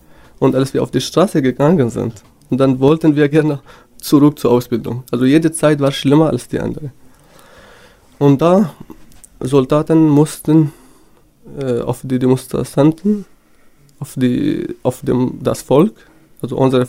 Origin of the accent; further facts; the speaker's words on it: Syria; German is a second language; now in Germany; Ich bin Kurde aus Nordosten von Syrien und 24 Jahre alt.